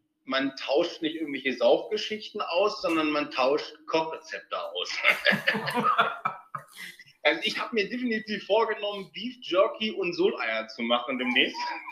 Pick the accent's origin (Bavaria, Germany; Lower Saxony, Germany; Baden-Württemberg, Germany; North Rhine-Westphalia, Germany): Lower Saxony, Germany; Hanover; Hannover ist mittlerweile doch schon wieder so, also es ist meine Heimat